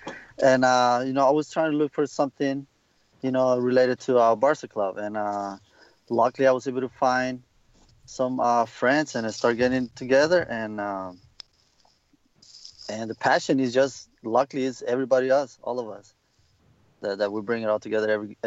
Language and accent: English; El Salvador; Back in 97, my home country, El Salvador, I went to my parents' bedroom, and for some reason, we have a television, Espanol, the channel, TVE.